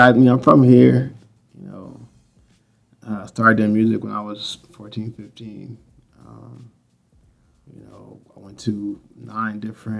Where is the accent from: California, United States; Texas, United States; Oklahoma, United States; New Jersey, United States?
Oklahoma, United States; Oklahoma City; I'm from Oklahoma City. I grew up on the east side.